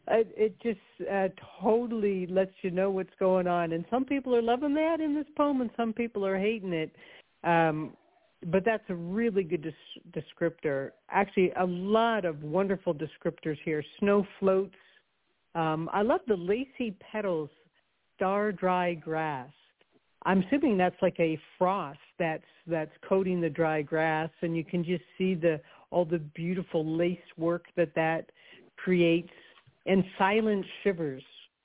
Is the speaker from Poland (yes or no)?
no; Canada; I am Canadian, so I guess that makes sense.